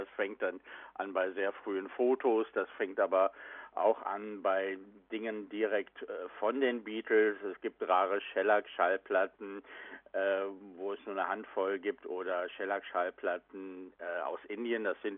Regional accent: Cologne, North Rhine-Westphalia, Germany; ich grüße dich und meine Heimatstadt Köln.

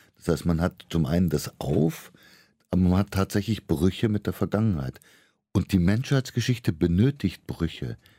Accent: Kenya; also born or lived in India; Da kenne ich mich ja aus, ich bin ja in Kenia aufgewachsen und habe lange in Indien gelebt.

